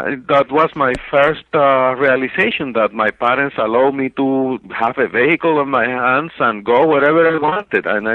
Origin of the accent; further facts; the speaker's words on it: Arecibo, Puerto Rico; I grew up in Puerto Rico. Actually, I grew up in a town called Arecibo at the north coast of the island in a public project